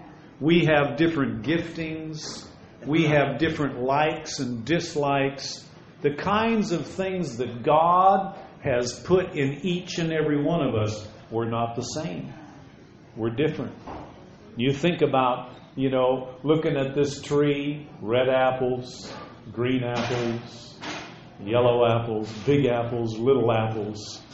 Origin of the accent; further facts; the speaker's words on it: Albert Lea, Minnesota, United States; When I was a little boy, I was growing up in Albert Lea, Minnesota.